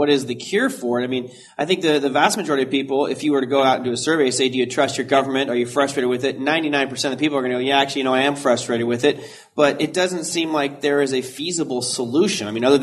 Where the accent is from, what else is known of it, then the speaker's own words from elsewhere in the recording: United States; It just strikes me as an American